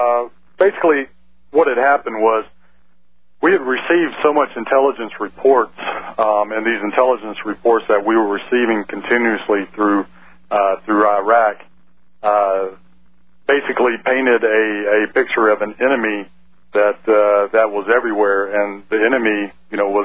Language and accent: English; Texas, United States; also born or lived in Western North Carolina; Growing up in Texas, I had the best of both worlds. During the summertime, I would go up and visit my relatives in Western North Carolina. So I grew up in Texas and Western North Carolina.